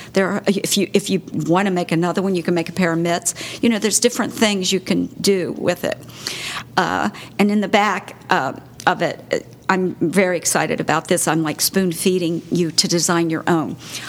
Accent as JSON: {"language": "English", "region": "West Virginia", "country": "United States", "tie": "born or raised there", "said": "It was a Spanish-speaking community that I grew up in West Virginia."}